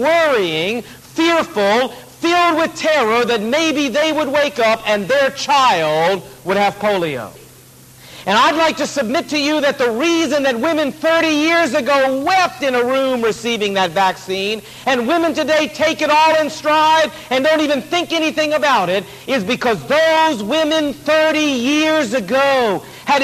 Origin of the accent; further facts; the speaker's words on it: Portsmouth, Virginia, United States; standing in this long line outside of an elementary school where I grew up in Virginia, down in Portsmouth.